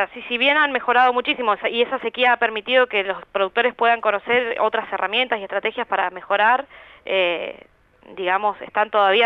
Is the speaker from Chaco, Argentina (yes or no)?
no; Rio Colorado, Río Negro, Argentina; born there; also born or lived in Bahia Blanca; yo soy nacida acá en Río Colorado, me fui a estudiar a la Universidad del Sur en Bahía Blanca